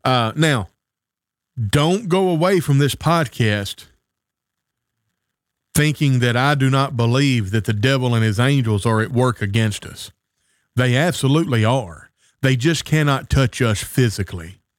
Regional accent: Tennessee, United States; You know, growing up around Real Foot Lake, we had the New Madrid Fault Line, and the New Madrid Fault Line would act up and do silly stuff from time to time.

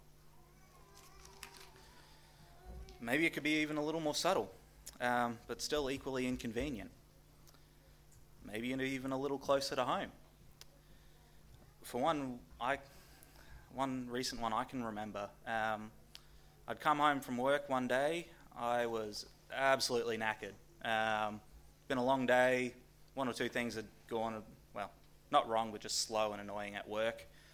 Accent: Papua New Guinea; I grew up in Papua New Guinea, and while I was there

